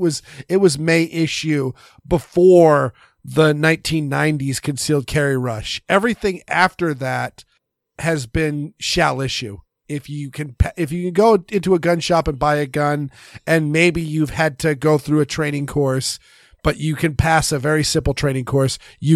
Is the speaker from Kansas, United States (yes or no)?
no; Portland, Maine, United States; it was illegal in my home state of Maine, though, again, it was super duper duper rare. At least, I mean, I'm from Portland